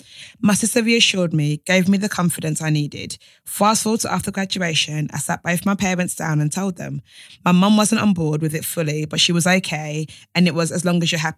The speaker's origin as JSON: {"language": "English", "country": "Nigeria", "said": "I'm Nigerian and a pastor's kid, by the way."}